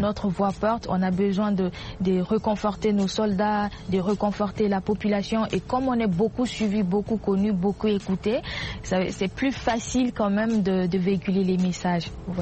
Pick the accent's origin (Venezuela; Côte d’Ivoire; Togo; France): Togo; Sinkassé; also born or lived in Burkina Faso / Ghana; bon, moi j'ai grandi à Saint-Cancé. Saint-Cancé, c'est une frontière entre le Togo, le Burkina et le Ghana.